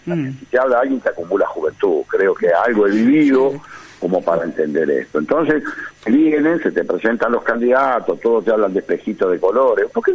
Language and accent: Spanish; Buenos Aires, Argentina; soy nacido y criado en la provincia de Buenos Aires